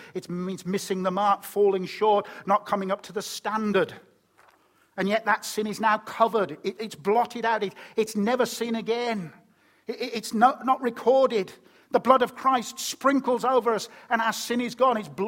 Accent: Birmingham, West Midlands, United Kingdom; accent: Brummie; When I was a little boy growing up in Birmingham, you worked out I was a Brummie, didn't you?

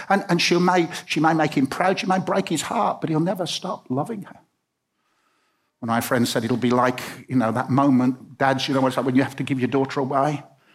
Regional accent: Birmingham, West Midlands, United Kingdom; You know, I'm a bloke. I'm a Brummie. I'm husband. I'm a granddad.

